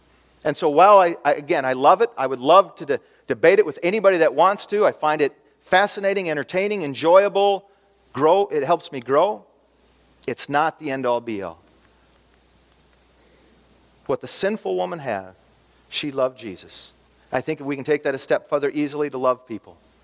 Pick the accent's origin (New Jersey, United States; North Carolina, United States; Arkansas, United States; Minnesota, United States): Minnesota, United States; Edgerton; I grew up in Edgerton, Dort College. Didn't know there were atheists or Muslims that really existed in the world.